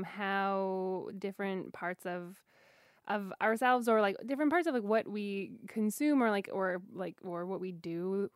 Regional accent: Canada; I'm from Canada, yeah.

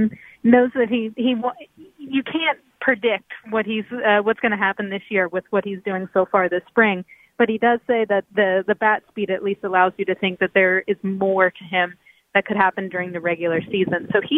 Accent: Chambersburg, Pennsylvania, United States; Yeah, South Central Pennsylvania. It's Chambersburg. No one's ever heard of it

